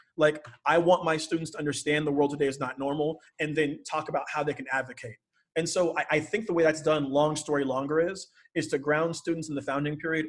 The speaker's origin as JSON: {"language": "English", "town": "Seattle", "region": "Washington", "country": "United States", "said": "because like I'm from the Seattle area, and in particular, the industries in Seattle are very tech-based."}